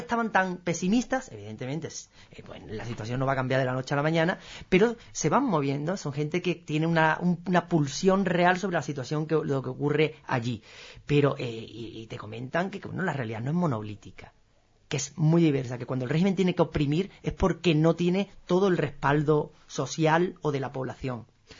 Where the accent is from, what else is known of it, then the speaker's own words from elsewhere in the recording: Spain; como europeo, como ciudadano español